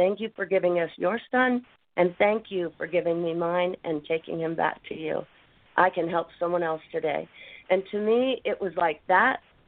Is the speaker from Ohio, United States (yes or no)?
yes; Ohio, United States; I am planning to go back to my hometown in Ohio, and I'm going to gather up all my friends, and we're going to do a big rally against opiate abuse in town